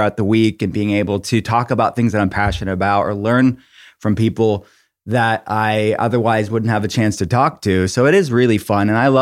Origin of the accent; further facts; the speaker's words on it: Pittsburgh, Pennsylvania, United States; But, you know, I feel like I'm from Pittsburgh. It's in Pennsylvania, which you think is like the Northeast, but I feel like Pittsburgh in many ways is more Midwest than East Coast.